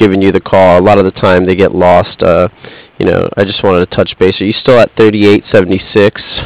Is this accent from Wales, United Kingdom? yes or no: yes; Cardiff, Wales, United Kingdom; I'm from Cardiff.